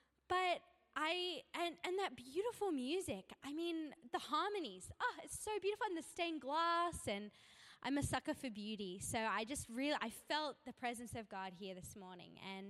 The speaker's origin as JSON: {"language": "English", "town": "Manly", "region": "New South Wales", "country": "Australia", "tie": "born or raised there", "said": "And I'm a local. I am from Manly. That's where I grew up."}